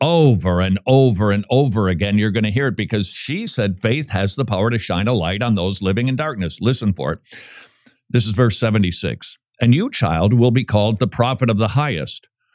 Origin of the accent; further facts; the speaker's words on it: Minnesota, United States; I couldn't be more proud of my home state of Minnesota.